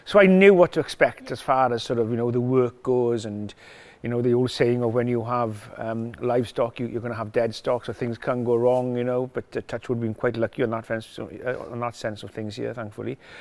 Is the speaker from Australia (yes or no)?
no; Mynyddcerrig, Wales, United Kingdom; where I was brought up in Mynecerri